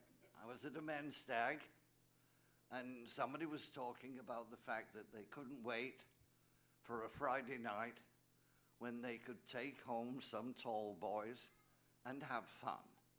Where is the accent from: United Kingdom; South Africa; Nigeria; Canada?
United Kingdom; England; now in United States; So I'm a priest from England.